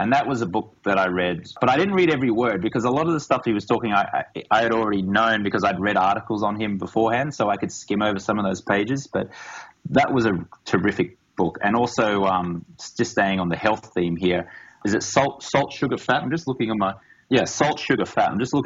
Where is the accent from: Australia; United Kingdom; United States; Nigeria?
Australia; And I'm from Australia and there's a very heavy drinking culture in Australia.